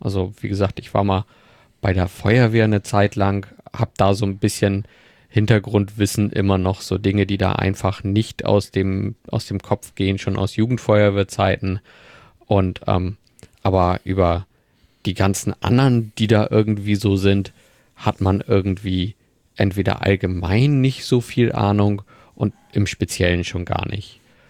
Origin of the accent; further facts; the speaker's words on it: Hamburg, Germany; Du bist nicht aus Hamburg, ich bin aus Hamburg, wir sind beide in Hamburg.